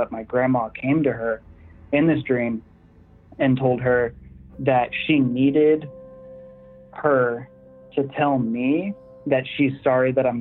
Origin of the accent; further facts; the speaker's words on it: Austin, Texas, United States; I'm from Austin, Texas.